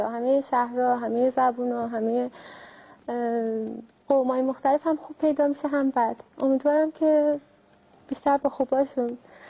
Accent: Bijar, Kurdistan, Iran; born there; بیجار، بیجار کردستان.

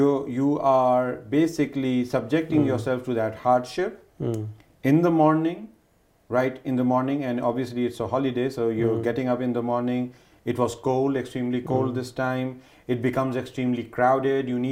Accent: Pakistan; because I'm from Pakistan, you're from the United States, we know how the world works.

